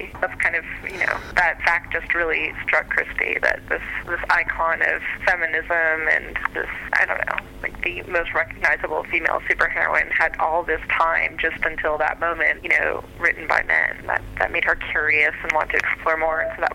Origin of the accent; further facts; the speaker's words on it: Austin, Texas, United States; I'm from Austin originally.